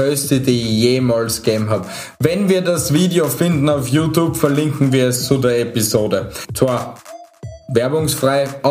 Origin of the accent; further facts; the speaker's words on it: Styria, Austria; bei uns in der Steiermark.